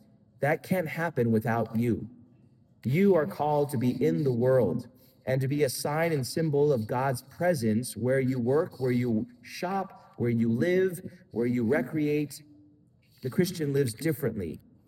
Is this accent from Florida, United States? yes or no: yes; Florida, United States; Now I'm from Florida.